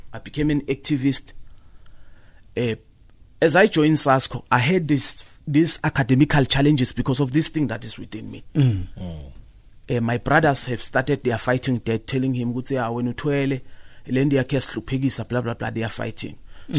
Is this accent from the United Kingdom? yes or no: no; Nkomazi, Mpumalanga, South Africa; I'm from Mpumalanga and Nkomazi.